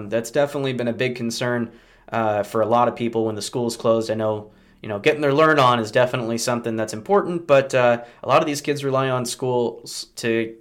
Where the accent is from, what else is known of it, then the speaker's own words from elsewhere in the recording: Post Falls, Idaho, United States; I grew up in Post Falls, so the stretch of Highway 41 from Post Falls to Rathdrum, there's always there.